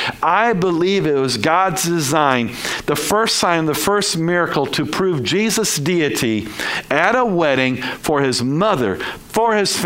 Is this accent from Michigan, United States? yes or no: yes; Detroit, Michigan, United States; his mathematical skills were a lot like mine growing up in Detroit.